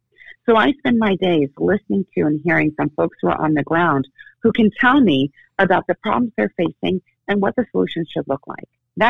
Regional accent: Arizona, United States; Well, we are Arizonans. And so, I mean, really, we're all distrustful of government. That's who we are. I was born and raised in Arizona, and heck, that's how I was raised, too.

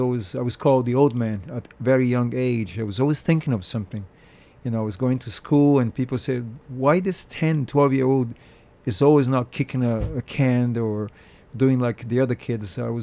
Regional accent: Rio de Janeiro, Brazil; I'm originally from Rio, Rio de Janeiro, Brazil. And, you know, the Brazilians are quite very, I'd say, too much into fitness. So I grew up like that.

